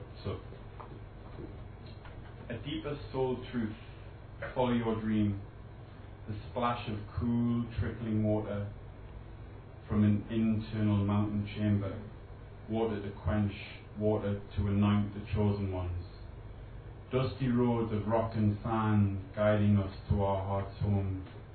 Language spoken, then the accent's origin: English; Newcastle, North East England, United Kingdom; My grandma's from Sligo, and she raised me in Newcastle. So as a child, I always had people always ask me where I'm from, and kind of difficult to say, but I was raised in Newcastle by my Irish grandmother, and she always used to bring us to Ireland